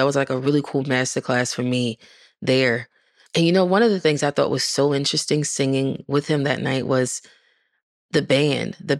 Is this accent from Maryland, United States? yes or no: yes; Baltimore, Maryland, United States; I'm from Baltimore, which is way more city than country. My grandfather's family is from Southern Maryland. My grandmother's from Greensboro, North Carolina.